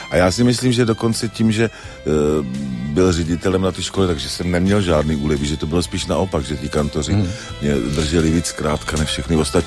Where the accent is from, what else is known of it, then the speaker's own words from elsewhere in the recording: Třebíč, Vysočina Region, Czechia; já pocházím z Třebíče.